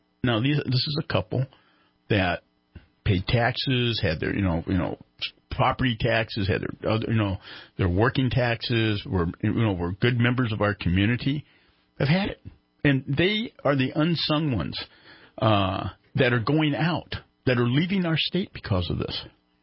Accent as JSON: {"language": "English", "region": "California", "country": "United States", "said": "we try to point out we're from Northern California."}